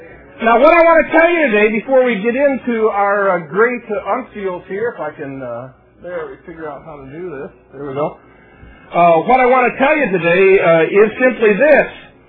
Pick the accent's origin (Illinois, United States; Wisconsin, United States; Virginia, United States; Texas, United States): Wisconsin, United States; Milwaukee; you don't know me, but I'm from the Milwaukee, Wisconsin area.